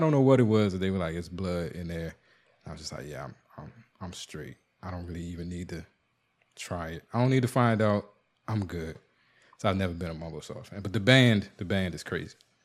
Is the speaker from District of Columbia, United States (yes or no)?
yes; Washington, District of Columbia, United States; And D.C. usually isn't identified as the South, but to me, D.C. is a small Southern town.